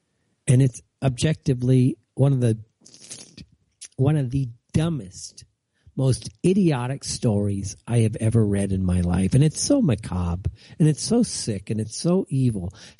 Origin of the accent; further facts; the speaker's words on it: California, United States; I'm from California. I've lived through a lot of earthquakes in my life, and this one didn't even register.